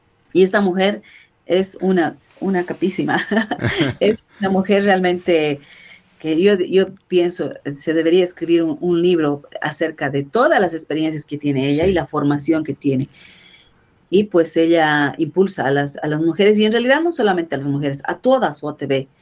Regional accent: Oruro, Bolivia; now in Cochabamba, Bolivia; yo no soy cochabambina, yo soy del altiplano, yo soy de Oruro.

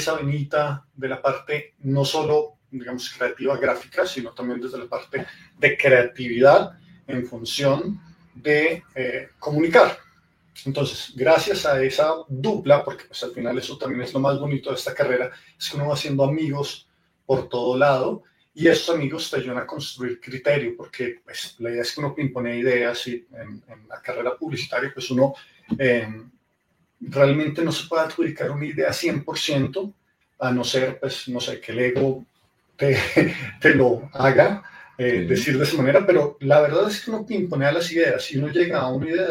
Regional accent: Cali, Valle del Cauca, Colombia; now in Bogotá, Colombia; me dieron la oportunidad de trabajar en una agencia en Bogotá. Me vine de Cali para Bogotá, sin dudarlo.

